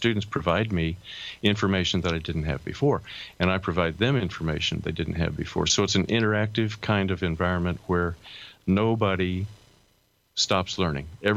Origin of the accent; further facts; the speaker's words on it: Atlanta, Georgia, United States; I'm from Atlanta, Georgia, and I've been teaching in this program for about almost 10 years.